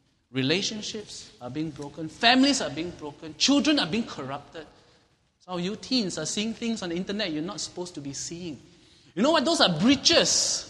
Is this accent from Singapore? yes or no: yes; Singapore; Do you realize that as a Singaporean Christian, we may have gotten immune to the fact that there is idolatry in Singapore?